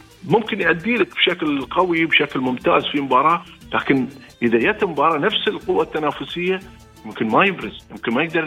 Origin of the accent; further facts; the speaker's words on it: United Arab Emirates; انا اماراتي